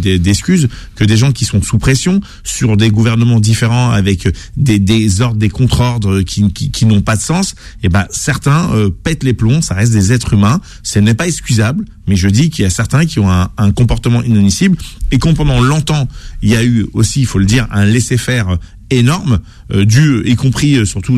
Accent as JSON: {"language": "French", "region": "Brazzaville", "country": "Republic of the Congo", "said": "Moi, je viens de Brazza, j'ai passé 25 piges fermes là-bas."}